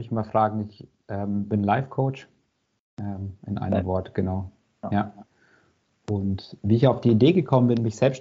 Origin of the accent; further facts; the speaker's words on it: Fürth, Bavaria, Germany; accent: rolled R; now in Speyer, Germany; Ich bin gebürtiger Fürther. Also ich komme aus Mittelfranken. Das werdet ihr hören, wenn mein R immer rollt.